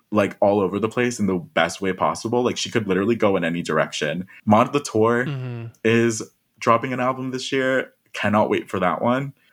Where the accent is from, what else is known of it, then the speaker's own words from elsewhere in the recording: North Carolina, United States; also born or lived in Florida; I grew up in North Carolina, and then I moved to Florida.